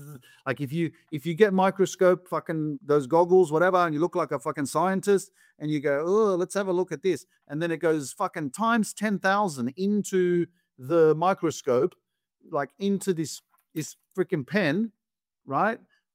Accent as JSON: {"language": "English", "country": "Australia", "tie": "born or raised there", "said": "back when I was growing up in Australia"}